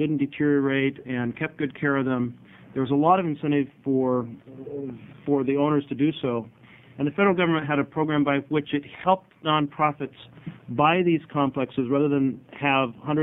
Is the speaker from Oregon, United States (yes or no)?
yes; Portland, Oregon, United States; from East Portland.